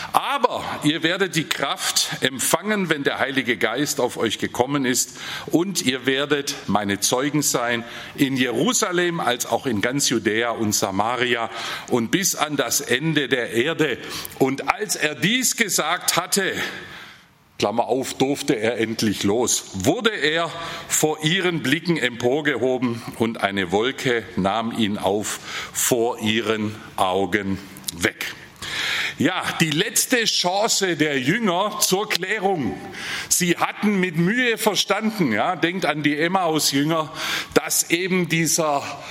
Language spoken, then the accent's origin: German; Baden-Württemberg, Germany; accent: southwestern German; wie man meiner Sprache schon anhört, komme ich auch aus dem Südwesten Deutschlands, ein bisschen aus diesem anderen Teil. Aber ich bin ein Nordschwarzwälder